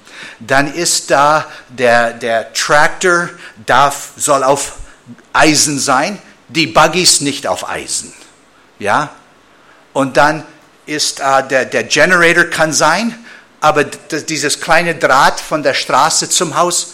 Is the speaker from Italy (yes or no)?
no; Canada; German is a second language; Oder bei uns in Kanada, in BC oder in Alberta